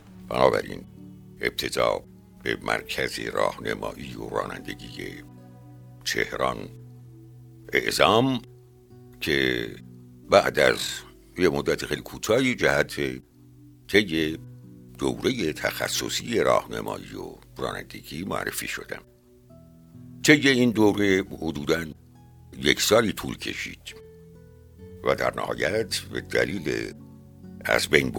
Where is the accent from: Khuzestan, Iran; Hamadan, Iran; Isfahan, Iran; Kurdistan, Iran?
Khuzestan, Iran; Haftkel; also born or lived in Aghajari; در 27 بهمن 1320 در منطقه نفتی آقا جاری متولد شدم. بیشتر خاطرات دوران کودکی من برمیگرده به دوره‌ای که پدرم در منطقه نفتخیز هفتگل خدمت میکرد. دوره ابتدایی رو تو مدرسه فروردین و اردیبهشت هفتگل گذروندم